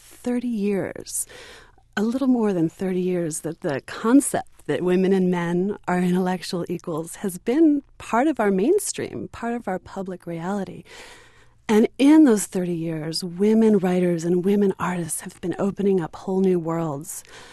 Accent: United States; Certainly our lives as American women right now are so rich and so diverse

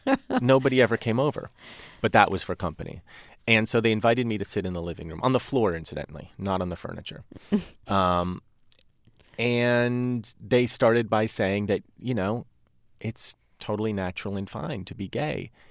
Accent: New Jersey, United States; Well, I grew up in New Jersey in, you know, my formative years were kind of the mid-80s, and the mid-80s in New Jersey became kind of like ground zero for American culture in general.

